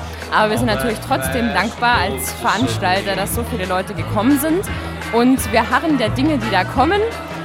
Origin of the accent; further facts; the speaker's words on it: Bavaria, Germany; wenn nicht gerade der Oberpfalz, da kommen wir nämlich her